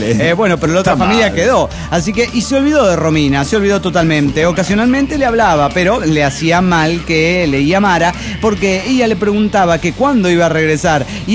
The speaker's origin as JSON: {"language": "Spanish", "region": "Mexico City", "country": "Mexico", "said": "del DF Mexicano."}